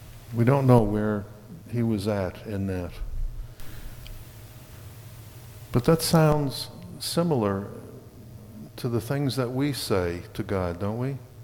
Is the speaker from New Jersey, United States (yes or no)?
yes; New Jersey, United States; also born or lived in Oklahoma City / Philadelphia area; I mean, I grew up in Jersey and took a job with Xerox up here. Got laid off from Xerox, spent a year in Oklahoma City, then spent 3 years in the Philly area, then came back up here.